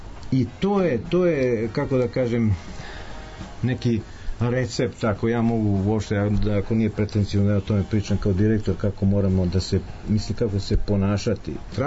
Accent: Serbia; dobar dan, ja sam direktor iz Srbije

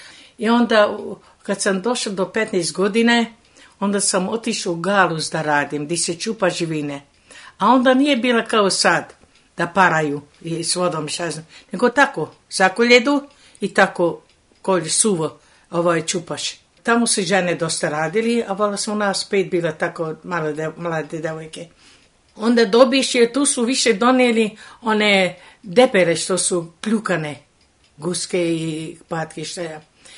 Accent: Kikinda, Vojvodina, Serbia; U Kikindu. E, išla sam u školu osnovnu u Feškvaru Kikindu, dva osnovna razreda.

